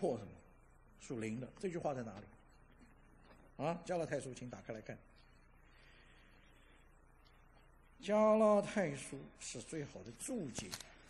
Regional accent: China; 就是我们中国人所说的今朝有酒今朝醉

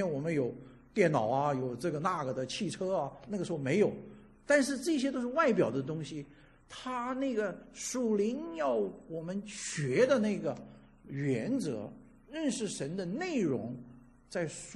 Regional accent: China; 反正就是很对我们中国人来讲是很古老、很古老的时候的那段时间

